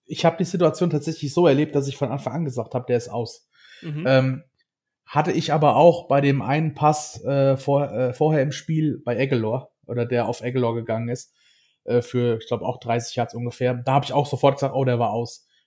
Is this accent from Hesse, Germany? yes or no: yes; Hesse, Germany; ich komme ja aus Hessen